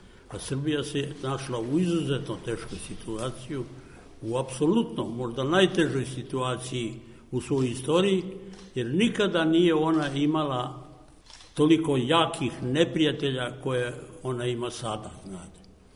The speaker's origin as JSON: {"language": "Serbian", "country": "Kosovo", "said": "ja sam sa Kosova prognan, moje ognjište tamo trajalo je vekovima."}